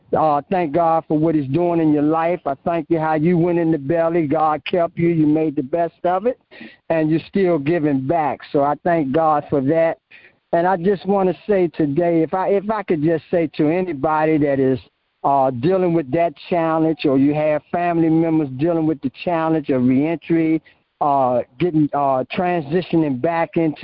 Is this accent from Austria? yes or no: no; Washington, District of Columbia, United States; I grew up in Northeast D.C. I moved into a little street called Orleans Place